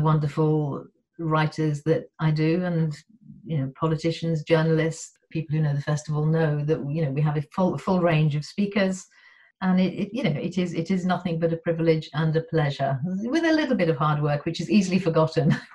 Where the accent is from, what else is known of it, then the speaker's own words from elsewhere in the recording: Liverpool, North West England, United Kingdom; moved away as an adult; now in Cambridge, United Kingdom; I'm from Liverpool, actually. Liverpool born and bred, and was there until, well, I went to university and then I never went back.